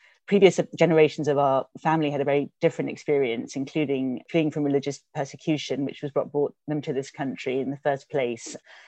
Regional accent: London, United Kingdom; I grew up in London. I've always lived in London for the majority of my life.

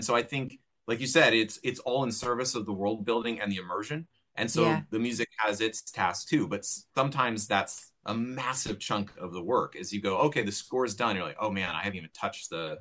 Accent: Monterey, California, United States; So I grew up in Monterey, where Monterey Jazz Festival is a huge thing

